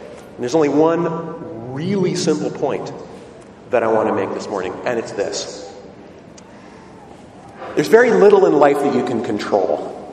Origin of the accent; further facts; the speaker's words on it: United States; There's more smiles per mile in this village than there are back in my hometown in the States.